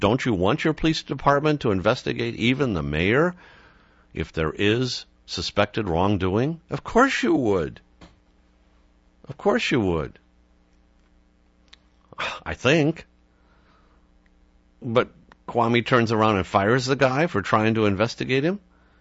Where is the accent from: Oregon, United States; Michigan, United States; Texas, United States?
Michigan, United States; Detroit; I'm white. If you can't tell by my voice, but I grew up in Detroit. It's my home.